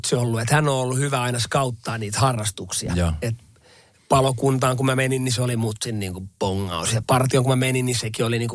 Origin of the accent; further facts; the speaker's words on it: Kirkkonummi, Uusimaa, Finland; mun juuret on tuo Kirkkonummella. Mä oon siis koko ikäni asunut Kirkkonummella vähän eri paikoissa, mutta vaikuttanut aina siellä.